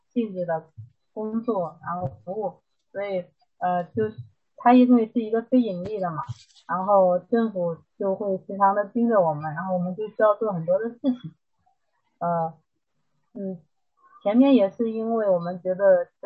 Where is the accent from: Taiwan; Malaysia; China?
China; 也真的希望说能够给当地人带来我们中国人正能量的东西